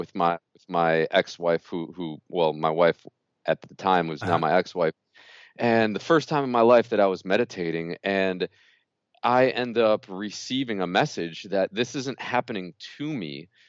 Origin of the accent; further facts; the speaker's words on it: New York, United States; And I'm from New York.